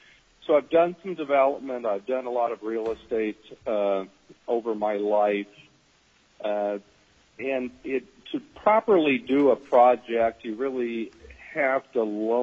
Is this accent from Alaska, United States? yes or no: yes; Anchorage, Alaska, United States; I'm from Anchorage